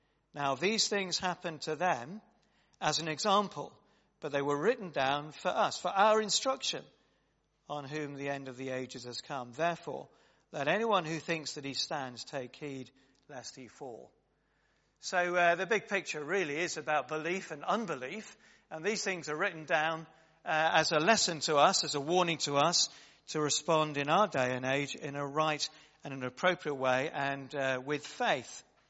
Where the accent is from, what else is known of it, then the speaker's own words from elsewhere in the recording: United Kingdom; It's our culture, that's what we do. That's just being British.